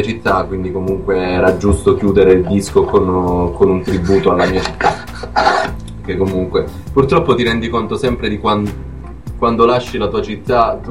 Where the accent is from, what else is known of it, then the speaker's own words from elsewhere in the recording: Cosenza, Calabria, Italy; now in Rome, Italy; io sono cresciuto a Cosenza, abito a Roma